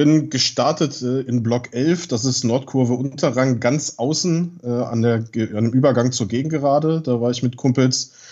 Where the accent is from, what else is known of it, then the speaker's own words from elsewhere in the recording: Wolfsburg, Lower Saxony, Germany; moved away as an adult; Genau, ich bin in Wolfsburg geboren und aufgewachsen, habe meine Schulzeit in Wolfsburg verbracht und nach dem Abitur 2008 hat es mich dann aus Wolfsburg weggezogen, des Studiums wegen. Aber ich bin in meinen Studienorten immer in Reichweite von Wolfsburg geblieben